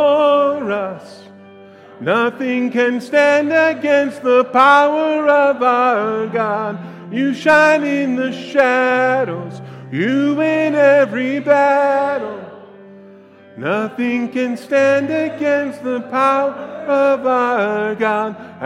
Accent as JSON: {"language": "English", "town": "Inkster", "region": "Michigan", "country": "United States", "tie": "born or raised there", "said": "I grew up on South Brandon."}